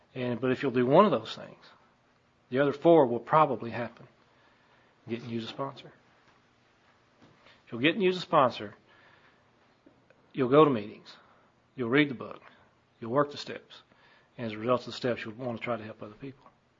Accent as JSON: {"language": "English", "region": "Texas", "country": "United States", "tie": "born or raised there", "said": "I grew up out in West Texas"}